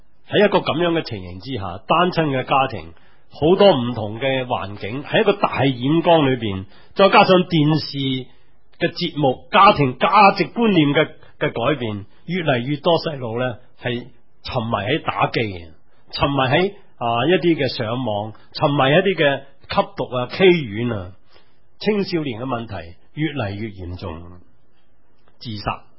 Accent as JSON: {"language": "Cantonese", "region": "New Territories", "country": "Hong Kong", "tie": "born or raised there", "said": "我小时候在新界长大"}